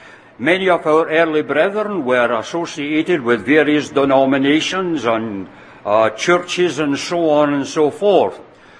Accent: Scotland, United Kingdom; The assembly that I was brought up in Scotland when I was but a boy

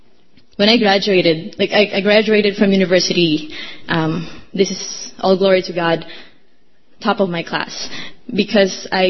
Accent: Philippines; moved away; Like I immigrated from the Philippines, so, and I'm an introvert.

